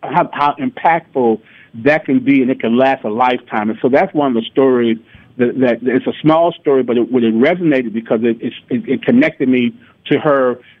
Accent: St. Louis, Missouri, United States; So I grew up on Blackstone off of Martin Luther King. They call it the Wells Goodfellow neighborhood now, but back then it was just you lived on the west side of St. Louis.

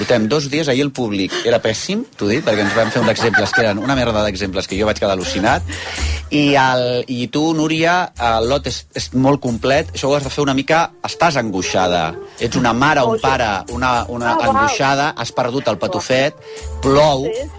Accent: Catalonia, Spain; Som catalans o no som catalans, joder?

